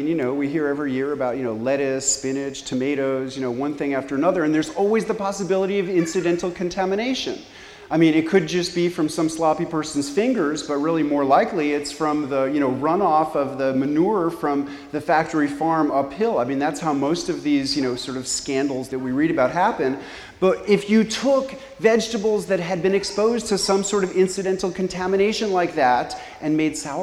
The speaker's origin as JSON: {"language": "English", "town": "New York City", "region": "New York", "country": "United States", "tie": "born or raised there", "said": "Like growing up in New York City, what people in the rest of the country call kosher dills, what we in New York City call sour pickles"}